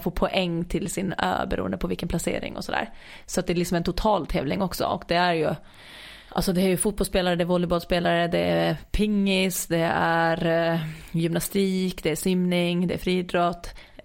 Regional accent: Åland, Finland; Så att det är mycket bättre support på idrotterna på Öspelen än hemma på Åland för den, det laget.

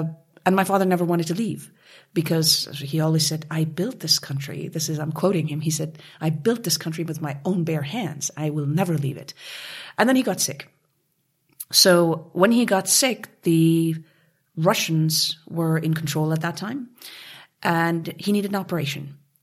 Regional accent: Kabul, Afghanistan; as a child growing up in Kabul, regardless of the financial comforts and privileges, I had the most beautiful childhood a kid could ever dream of.

